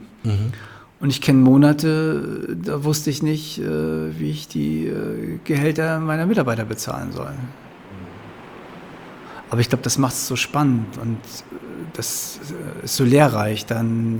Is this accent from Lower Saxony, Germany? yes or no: no; Krakow am See, Mecklenburg-Vorpommern, Germany; moved away; Ich bin Krakau am See groß geworden. Wahrscheinlich konnte ich eher schwimmen als laufen.